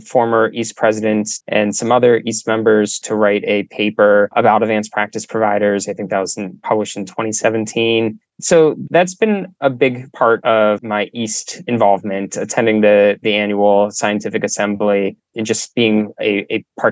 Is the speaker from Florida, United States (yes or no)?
yes; Florida, United States; I'm from South Florida.